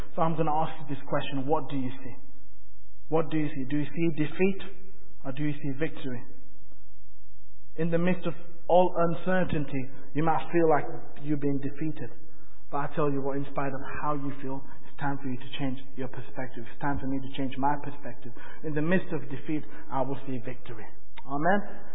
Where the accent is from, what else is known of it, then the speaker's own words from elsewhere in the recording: London, United Kingdom; also born or lived in Nepal; now in Doncaster, United Kingdom; I was born in Nepal, then I was brought up in London, then I moved to Doncaster